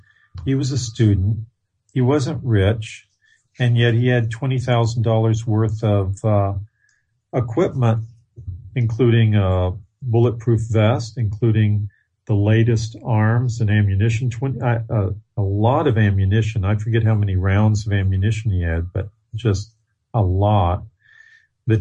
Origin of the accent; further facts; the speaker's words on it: Texas, United States; because my background was growing up in Texas, especially South Texas. Now I can talk like a Texan if I have